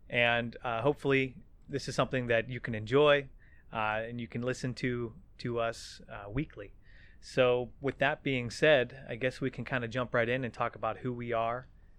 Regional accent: Bellevue, Pennsylvania, United States; Now you can get there in under 2 hours. Small little town called Bellevue, just outside the city. And I grew up in a Catholic family.

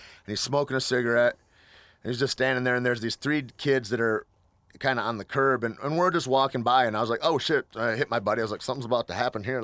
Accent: Michigan, United States; No, I grew up in Michigan, but I've been in New Mexico since early 90s

